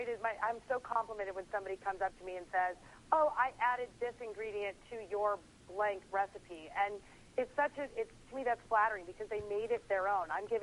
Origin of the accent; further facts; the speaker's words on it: Tennessee, United States; now in New York, United States; I'm from Tennessee. I moved to New York. My kitchen is so tiny, it's the size of most people's bathroom.